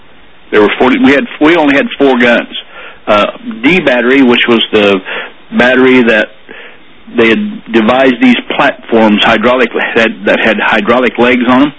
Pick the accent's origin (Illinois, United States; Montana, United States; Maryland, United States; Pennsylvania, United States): Illinois, United States; Flat Rock; No, sir. I'm from Flat Rock, Illinois.